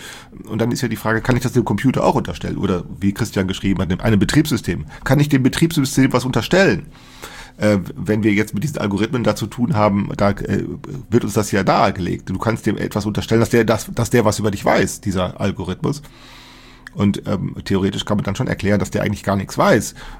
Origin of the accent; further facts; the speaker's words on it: Rhineland, Germany; ich bin Rheinländer